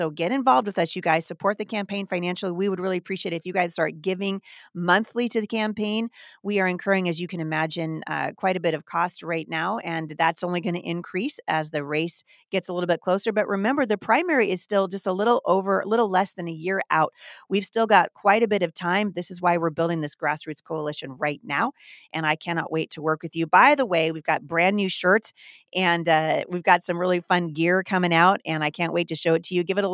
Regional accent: Battle Ground, Washington, United States; We have a campaign headquarters now in Battleground, Washington, which is my hometown.

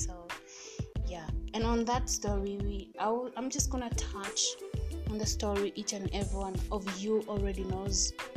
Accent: Kenya; I'm Kenyan, so if I pronounced the name wrong, I'm not sorry.

